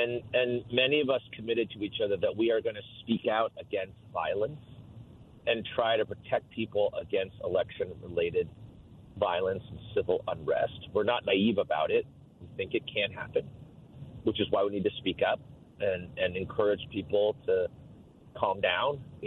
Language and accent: English; United States; I'm their friend and I'm an American, I'm a human being.